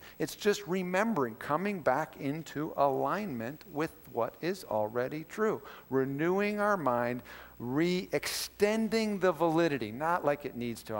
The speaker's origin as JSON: {"language": "English", "country": "United States", "said": "I'm not ashamed of how I am as an American, nor condemning them for how they are."}